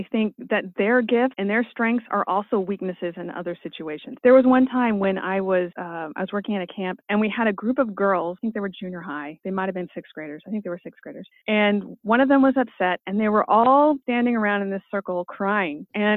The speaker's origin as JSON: {"language": "English", "region": "California", "country": "United States", "said": "California's not known for their wisdom. I'm saying this as a Californian right now."}